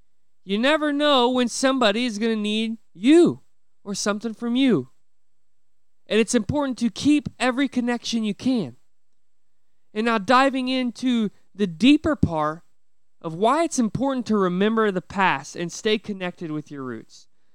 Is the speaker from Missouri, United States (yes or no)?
no; Illinois, United States; I come from Sisney, Illinois, very small town.